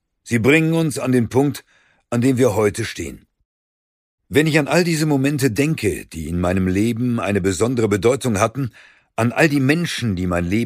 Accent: Buxtehude, Lower Saxony, Germany; Buxtehude liegt eine halbe Stunde vor den Toren Hamburgs, eine Kleinstadt, 40.000 Einwohner. Ich bin in Buxtehude geboren. Ich bin in Buxtehude aufgewachsen.

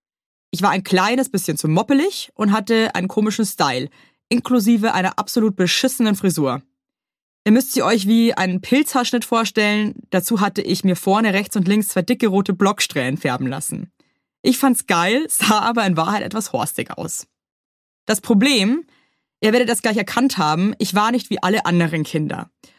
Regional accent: Bavaria, Germany; Fangen wir mal ganz von vorne an, damit ihr versteht, woher ich komme. Ich bin in einem Dorf bei Regensburg aufgewachsen.

